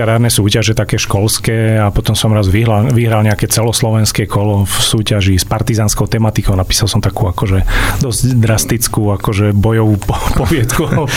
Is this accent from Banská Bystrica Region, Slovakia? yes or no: yes; Banská Štiavnica, Banská Bystrica Region, Slovakia; že to bude tým, že som z Banskej Štiavnice, že bane, že my máme strašnú spleť tých štvolní